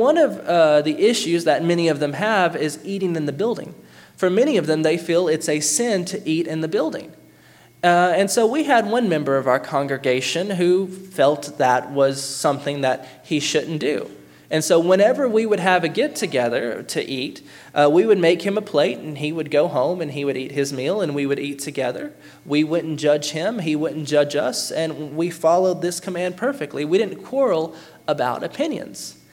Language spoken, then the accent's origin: English; Athens, Alabama, United States; In my hometown of Athens, Alabama, we have a problem with non-institutionalism.